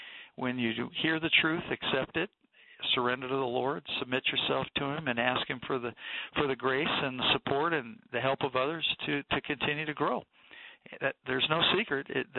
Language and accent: English; United States; So I always had a sense of gratitude for being an American, and very early in my life an understanding that this was purchased by somebody else's blood.